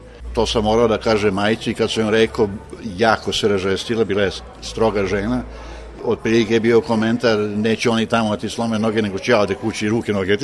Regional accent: Belgrade, Serbia; born there; rođen sam u Beogradu, kod Londona, 45. godine. Sad pre neki dan sam navršio punih 70 godina imam. Rođen sam u klasičnom jugoslovenskom braku. Otac mi je poreklom iz Hrvatskog Zagorja, a majka Užičanka.

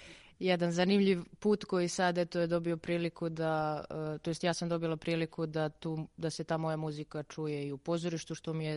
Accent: Niš, Southern and Eastern Serbia, Serbia; ja sam iz Niša, tamo sam radila jednu predstavu

